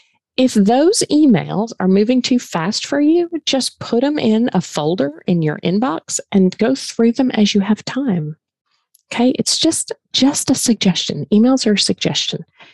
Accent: the South, United States; I'm a slow talker. I'm from the South.

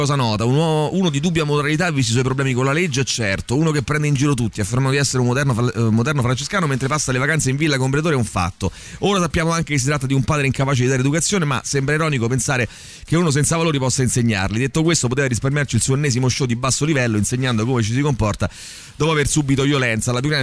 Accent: Rome, Lazio, Italy; Ed è colpa anche un po' nostra come romani.

